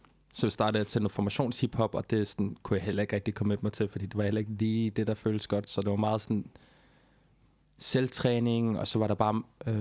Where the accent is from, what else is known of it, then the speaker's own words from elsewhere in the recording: Frederikssund, Capital Region of Denmark, Denmark; now in Copenhagen, Denmark; Jeg er født og opvokset i Frederikssund. Det er livet fra Jægerspris, lidt nord for København.